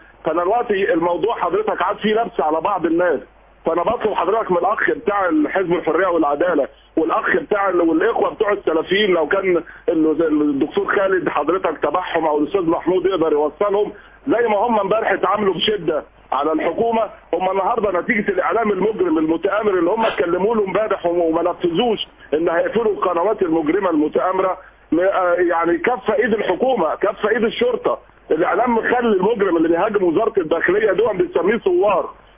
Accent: Alexandria, Alexandria Governorate, Egypt; التجربه اللي حصلت عندنا في اسكندريه

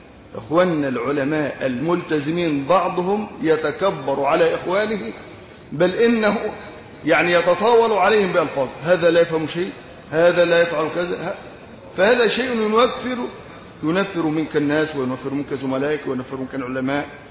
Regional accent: Faiyum Governorate, Egypt; عندنا في الفيوم

